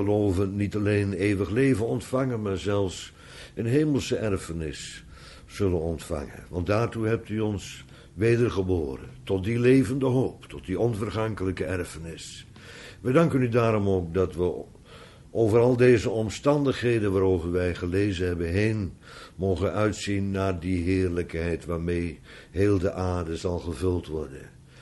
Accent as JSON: {"language": "Dutch", "country": "Netherlands", "said": "Maar, want ik voel me toch echt Nederlander."}